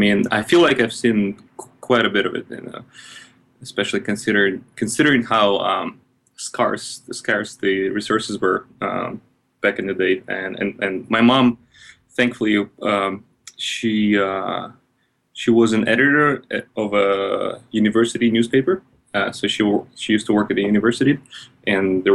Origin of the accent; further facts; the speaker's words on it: Russia; now in Los Angeles, United States; I was a teenager in Russia, you know, one of the first people to conquer the internet in my hometown. I think I made my first website in 97, or maybe 96 even. Yeah. So then I moved to the United States, and now I am in Los Angeles, California.